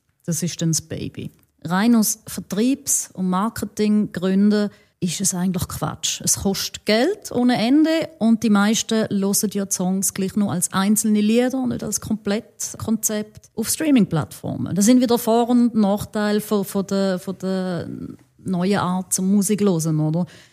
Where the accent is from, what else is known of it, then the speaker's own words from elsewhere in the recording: Switzerland; ich als Schweizerin mit irgendwie, ja, irgendwie auch schon fast in Wien.